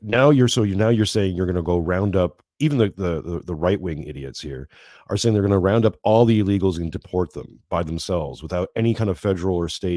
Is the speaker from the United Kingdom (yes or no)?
no; Canada; now in Australia; I'm Canadian living in Australia. Like, we're raised in this stuff.